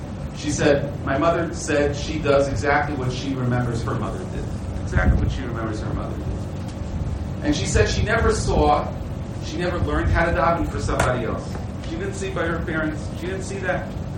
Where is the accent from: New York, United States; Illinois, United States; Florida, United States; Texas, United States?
New York, United States; Brooklyn; in many ways I grew up in Brooklyn, New York, but I was still in the shtetl.